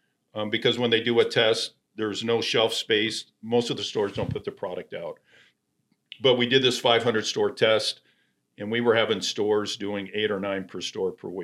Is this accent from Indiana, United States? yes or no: no; California, United States; So I came from nothing. I grew up here in California.